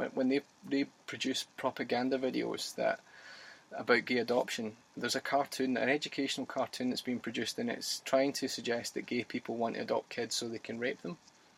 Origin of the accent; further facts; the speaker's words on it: Scotland, United Kingdom; I'm Scottish, and in Scotland we voted for marriage equality last year.